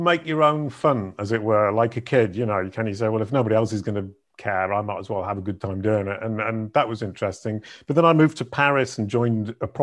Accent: Denton, Yorkshire and the Humber, United Kingdom; also born or lived in Leeds; Well, I was born in Leeds and I was brought up in a tiny village called Denton of 25 people, in fact, High Denton, on the Yorkshire Moors. In a tiny, tiny, tiny village surrounded by cows and sheep and farmers and very lonely upbringing.

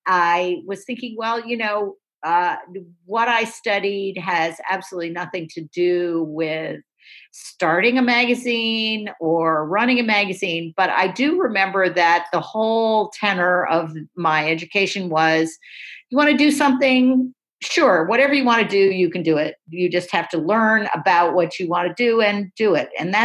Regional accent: Deerfield, Massachusetts, United States; No, I'm from New England. I grew up in a tiny little corner of Massachusetts called Deerfield, Massachusetts

